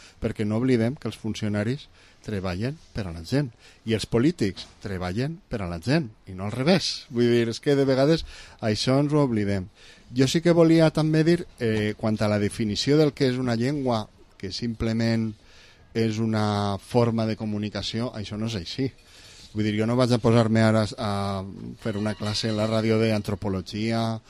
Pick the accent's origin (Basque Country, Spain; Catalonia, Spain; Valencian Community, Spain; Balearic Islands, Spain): Valencian Community, Spain; fan bé al nostre patrimoni lingüístic com a valencians.